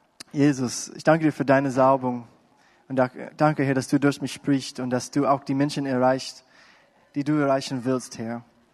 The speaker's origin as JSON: {"language": "German", "country": "United States", "second_language": "German", "said": "Und als Amerikaner, oder ihr kennt das auch als Deutsche, wir leben im Westen"}